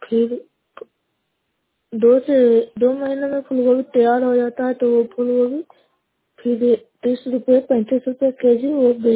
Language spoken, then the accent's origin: Hindi; Bihar, India; नालंदा जिला नगर ब्लॉक कला पंचायत के निवासी हूँ।